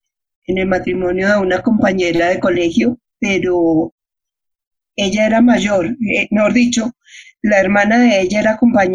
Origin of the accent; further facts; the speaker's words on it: Bogotá, Bogotá Capital District, Colombia; Soy de Bogotá, de familia paisa y santandereana. Mi papá era santandereano, mi mamá paisa.